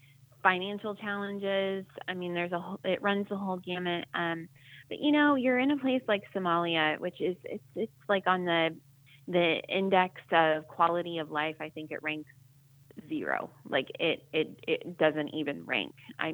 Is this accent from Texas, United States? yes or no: no; Cincinnati, Ohio, United States; I grew up outside of Cincinnati, Ohio, and I went to, you know, a really small kind of private school.